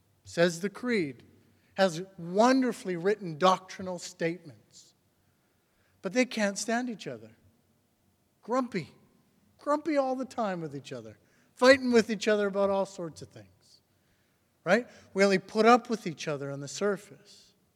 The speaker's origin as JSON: {"language": "English", "region": "Saskatchewan", "country": "Canada", "tie": "born or raised there", "said": "and I grew up in Saskatchewan when I was a kid."}